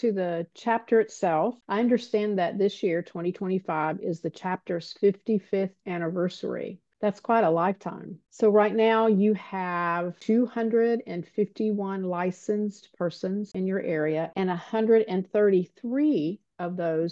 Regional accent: Tallahassee, Florida, United States; I think your neighbors with AIA Tallahassee, which is my hometown, we're neighbors.

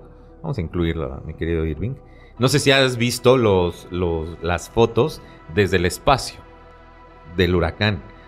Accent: Mexico; Que el mexicano siempre apoya a todos los demás, a todas las culturas, menos a la nuestra

